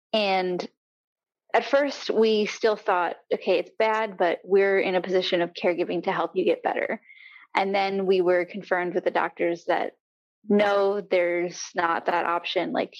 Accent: Wisconsin, United States; now in Long Island, United States; I'm originally from Wisconsin, but I very recently moved out to Long Island, New York.

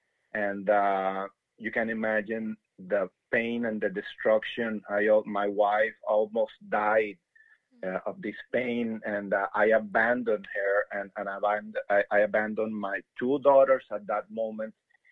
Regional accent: Colombia; English is a second language; now in Miami, United States; We are originally from South America, Colombia. That's why we have this weird accent.

